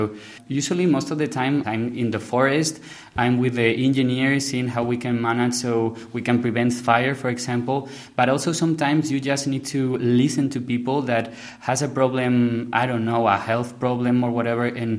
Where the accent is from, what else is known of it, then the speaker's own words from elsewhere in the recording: El Recuenco, Spain; now in Munich, Germany; my hometown is El Recuenco.